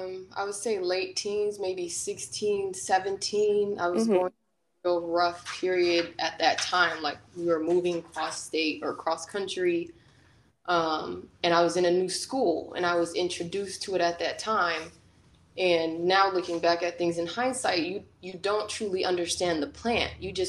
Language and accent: English; Long Beach, California, United States; I grew up in Long Beach and I went at Long Beach Poly. So I was very, and I grew up in the project.